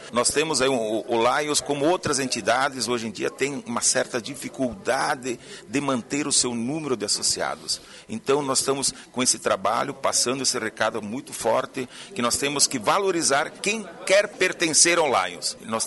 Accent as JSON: {"language": "Portuguese", "town": "Flores da Cunha", "region": "Rio Grande do Sul", "country": "Brazil", "said": "Eu sou de Flores da Cunha, de Flores da Cunha."}